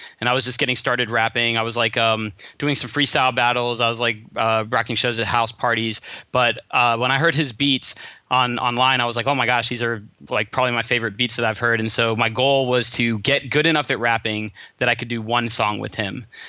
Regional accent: Cincinnati, Ohio, United States; now in Austin, United States; So I live in Austin, Texas. I grew up in Cincinnati, Ohio, and that's where … kind of started.

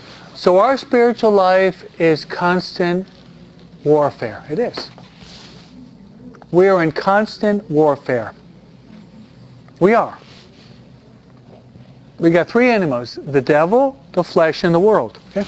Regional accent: East Coast, United States; I'm from the East Coast.

